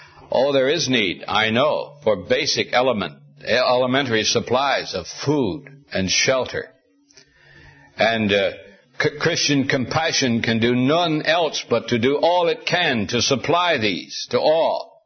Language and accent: English; Montana, United States; that is an exact description of the home in which I grew up in Montana, in which we were wonderfully happy.